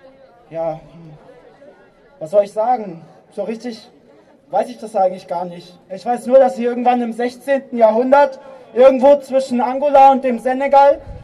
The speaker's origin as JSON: {"language": "German", "town": "Würzburg", "region": "Bavaria", "country": "Germany", "said": "ich bin aus Würzburg, Zellerau"}